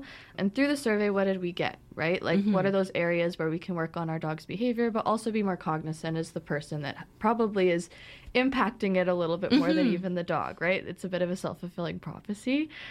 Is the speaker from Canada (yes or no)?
yes; Ottawa, Ontario, Canada; I grew up in Ottawa